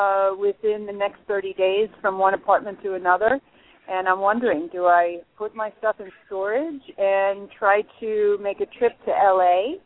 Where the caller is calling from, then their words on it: Houston, Texas, United States; I'm calling from Houston, Texas.